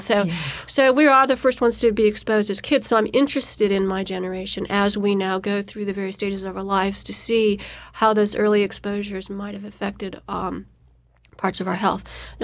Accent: Illinois, United States; also born or lived in Massachusetts; And then I moved back into my sister's basement in 1994, back in my hometown of Illinois, and tried to deploy whatever skills I had as a kind of environmental detective in my home community.

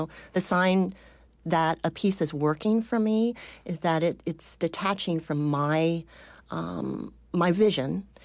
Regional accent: California, United States; Growing up in the Bay Area, right there by the bay

